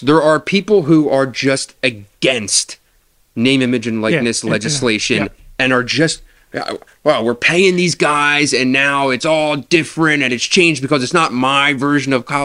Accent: Philadelphia, Pennsylvania, United States; I'm from Philadelphia, so I'm an Eagles guy.

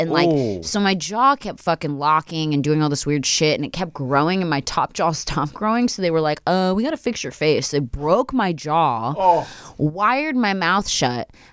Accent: Pennsylvania, United States; I grew up outside of Philly, so I don't relate.

